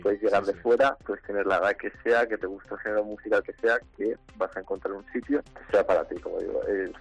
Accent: Valencian Community, Spain; first language Valencian; Spanish is a second language; Claro, yo soy valenciano y yo veía que todo el mundo estaba hablando mi idioma

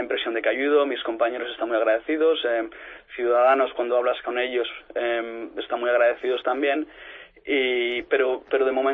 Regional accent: Madrid, Community of Madrid, Spain; moved away as an adult; now in United Kingdom; Yo soy de Madrid y me crié en Madrid y vine para acá cuando tenía 18 años. Esto hace como 10 años o así

